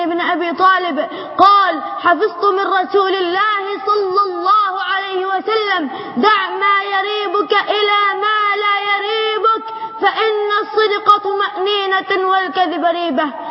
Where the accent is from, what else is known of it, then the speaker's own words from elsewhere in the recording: Egypt; بلدنا مصر